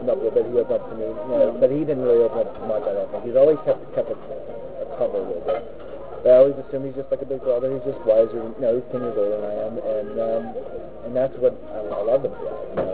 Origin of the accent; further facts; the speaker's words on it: Brooklyn, New York, United States; I grew up in Brooklyn, I saw really tough people